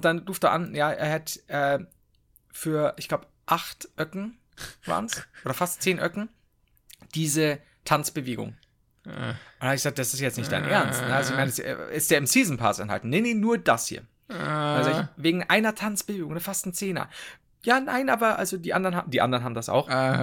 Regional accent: Regensburg, Bavaria, Germany; Ja, wir kommen aus Regensburg, ne? Ich komme aus Regensburg.

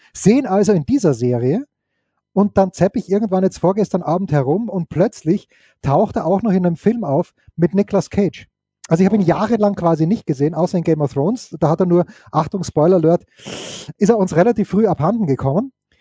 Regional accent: Styria, Austria; Ja, ich bin Steirer und die schönen Ecken in Niederösterreich, ich habe sie noch nicht gefunden.

